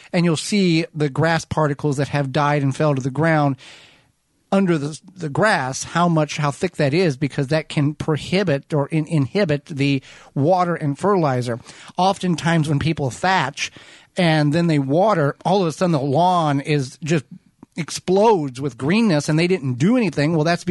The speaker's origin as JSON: {"language": "English", "country": "United States", "said": "You're going to have to do your conversion because we're American people. We didn't learn that."}